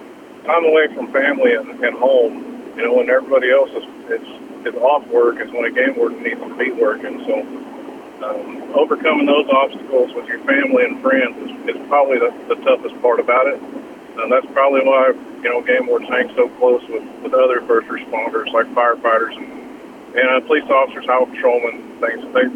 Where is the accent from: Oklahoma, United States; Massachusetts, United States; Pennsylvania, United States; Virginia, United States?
Oklahoma, United States; Crescent; Well, I grew up in Crescent, Oklahoma, hunted and fished my whole life. Left Crescent to go to college.